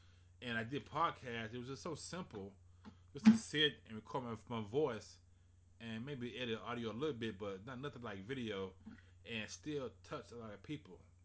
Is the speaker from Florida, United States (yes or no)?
no; Houston, Texas, United States; I'm also from Houston, Fifth Ward, the Nickel.